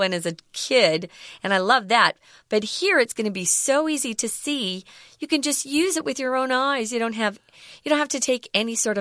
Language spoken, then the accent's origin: English; Arizona, United States; When it gets hot here, it's hot in my hometown, Arizona.